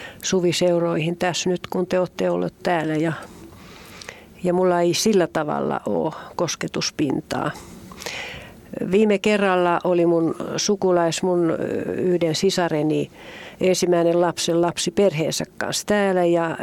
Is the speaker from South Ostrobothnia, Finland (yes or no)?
yes; Ilmajoki, South Ostrobothnia, Finland; now in Kauhava, Finland; Muuten mä olen kotoisin Ilmajoen Munakasta. Minä ehdottomasti haluan aina sanoa, että mä olen Munakasta.